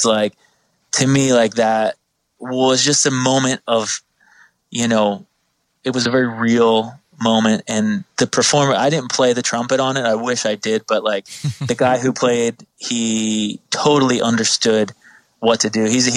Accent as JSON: {"language": "English", "region": "New Jersey", "country": "United States", "said": "Like 20 minutes from Philly, 20 minutes from Atlantic City. Right in the bottom middle there, very not too far from the shore"}